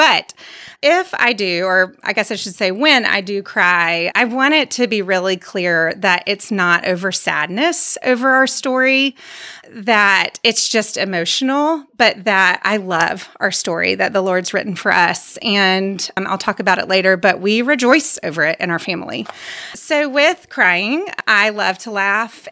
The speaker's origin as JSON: {"language": "English", "town": "Vestavia Hills", "region": "Alabama", "country": "United States", "tie": "born or raised there", "said": "I grew up right here in Vestavia"}